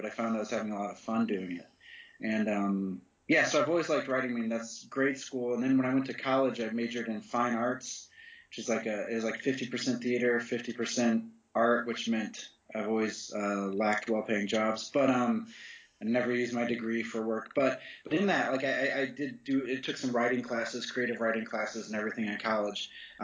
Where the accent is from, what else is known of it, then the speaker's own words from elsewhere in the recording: Ohio, United States; now in Los Angeles, United States; I grew up in Ohio, so it's like, how am I ever going to actually create these books?